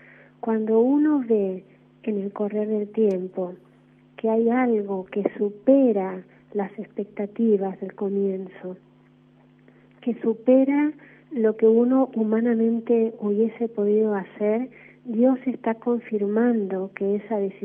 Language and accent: Spanish; Argentina; bueno, esto nos está dividiendo como argentinos, y en parte puede ser cierto